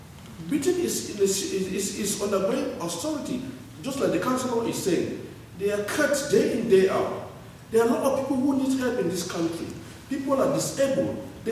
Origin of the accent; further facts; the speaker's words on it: Cameroon; moved away as an adult; now in United Kingdom; I am a refugee and I've got refugee status. I come from Southern Cameroon.